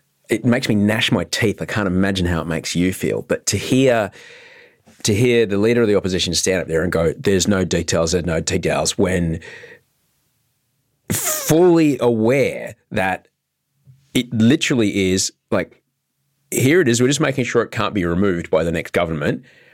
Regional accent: Brisbane, Queensland, Australia; I grew up in Queensland, in Brisbane, in Bjelke Petersen.

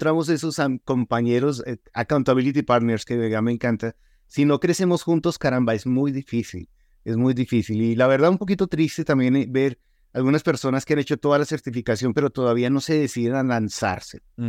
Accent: Colombia; ellos ya están muy difícil en mi país, en Colombia

